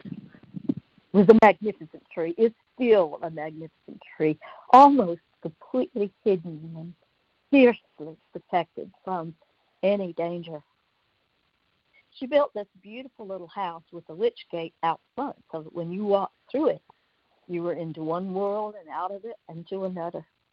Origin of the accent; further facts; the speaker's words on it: the South, United States; born there; In our conversations, often, we two, me born in the South and you, Johanna, having come to the South as a young person